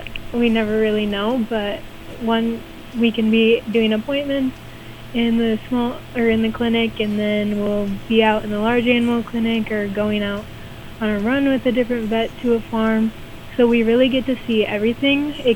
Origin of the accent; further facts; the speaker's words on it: Windham, Minnesota, United States; So I'm from here in Windham, Minnesota, and I'm going to school for pre-vet in Brookings, South Dakota at SDSU.